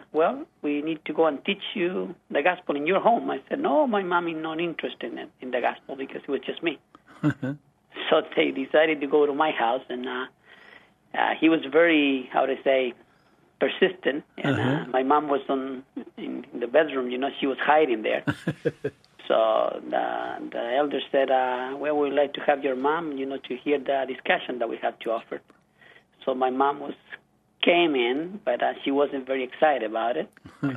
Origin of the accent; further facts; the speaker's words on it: Viña del Mar, Valparaíso, Chile; I'm from Viña del Mar, which is a town in the coast of Chile. It's about near an hour and a half from Santiago.